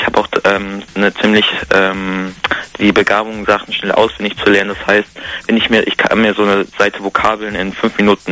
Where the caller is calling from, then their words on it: Gummersbach, North Rhine-Westphalia, Germany; Ich komme aus Gummersbach